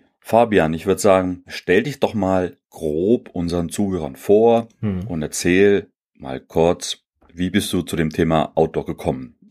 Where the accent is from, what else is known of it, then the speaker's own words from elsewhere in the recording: Thuringia, Germany; now in Berlin, Germany; wenn ich wieder nach Thüringen zurückkehre in meine Heimat, dann fällt mir sofort auf diese hohen Berge und diese tollen, dichten Wälder.